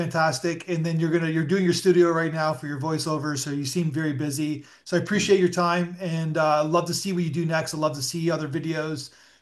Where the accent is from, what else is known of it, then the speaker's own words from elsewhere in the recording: Canada; I'm Canadian